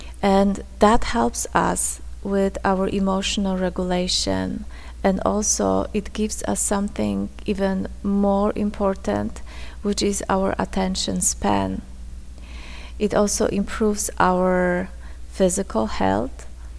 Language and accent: English; Poland; English is a second language; moved away as an adult; now in United States; I grew up in Poland. My first cell phone I got when I was 21, when I came to United States.